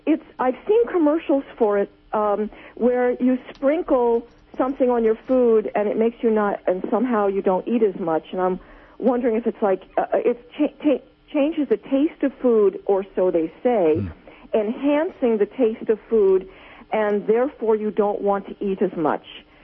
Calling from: New Jersey, United States; I'm from New Jersey.

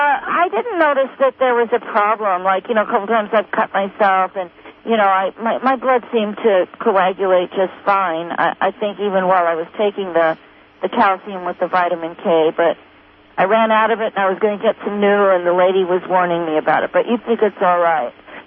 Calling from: California, United States; Yes, I'm from Sourceville here in Southern Humboldt.

